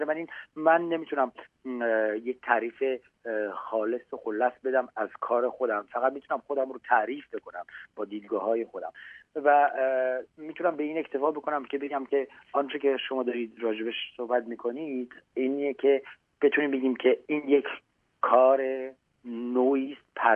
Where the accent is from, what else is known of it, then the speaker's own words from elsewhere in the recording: Iran; now in France; برگشتنم به سمت ایرانی هاست و زبان فارسی، زبان مادری و زبان کشوری که توش بزرگ شدم در خردسالیم و در کودکیم